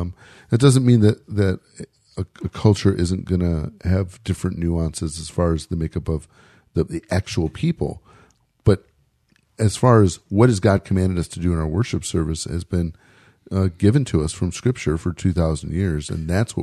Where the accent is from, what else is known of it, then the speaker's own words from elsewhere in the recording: Chicago, Illinois, United States; Born and bred and a Bears